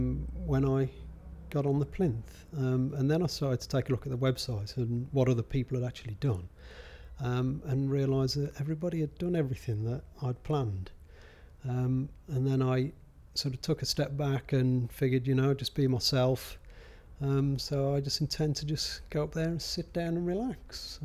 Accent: London, United Kingdom; born there; I was born in London, so it'd be interesting to see how it looks from the plinth. So despite the accent, I was actually born here.

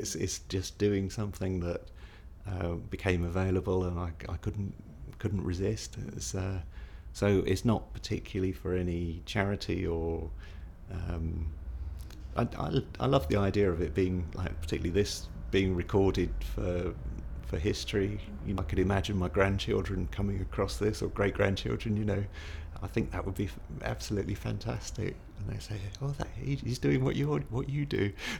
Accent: Pinner, London, United Kingdom; I grew up in mostly in Pinner, and it was very nice.

